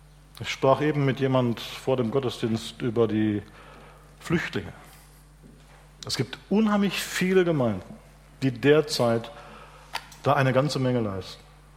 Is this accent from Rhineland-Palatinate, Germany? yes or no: yes; Rhineland-Palatinate, Germany; Ich komme aus dem Westerwalddorf.